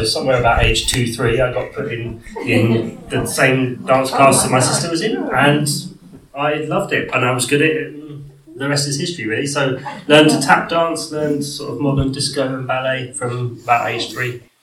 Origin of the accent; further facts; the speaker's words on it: Sutton, London, United Kingdom; I grew up in Sutton, which is in South London.